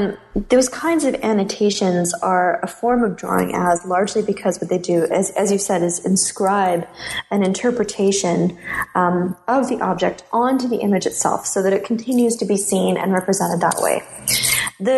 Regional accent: Canada; And as a Canadian, I found it really hard to follow.

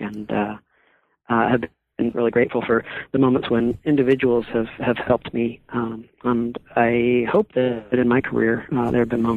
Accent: California, United States; also born or lived in Mexico; growing up in California and in northern Mexico with a particularly pious mother, Mexican Catholic

